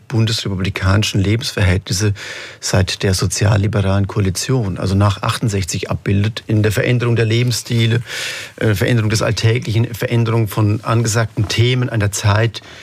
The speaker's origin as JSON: {"language": "German", "town": "Karlsruhe", "region": "Baden-Württemberg", "country": "Germany", "said": "Also, ja, aber man erkennt dann als Karlsruher dann eben die Straßen in Karlsruhe"}